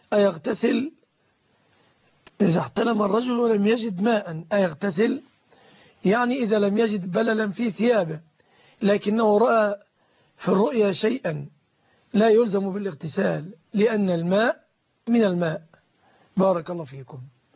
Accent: Egypt; في بلادنا مصر

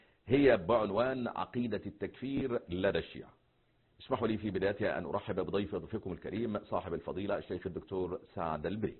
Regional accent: Egypt; لأن عندنا في مصر، أنا بتكلم على مصر،

